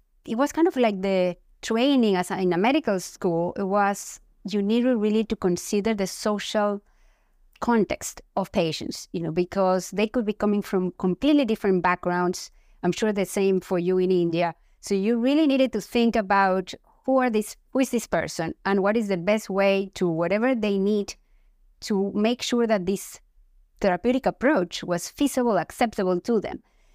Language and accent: English; Ecuador; back with this dream of changing, improving the way we taught and practiced medicine in Ecuador, my home country.